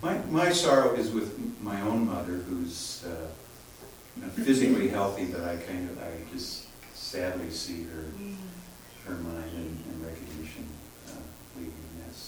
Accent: St. Louis, Missouri, United States; I'm from St. Louis, and I grew up Lutheran, and I'm still Lutheran, although I kind of made a little journey.

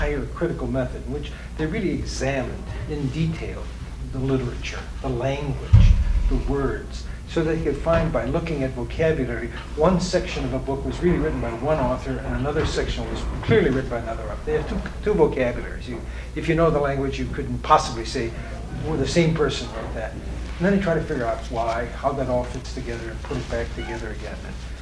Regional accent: Missouri, United States; And I can say that because I come from Missouri.

